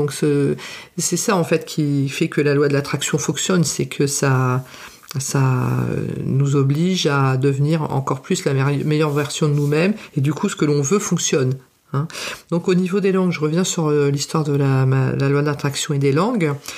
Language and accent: French; France; j'en disais pas, non, je suis française, moi pas comprendre, ou parler moins vite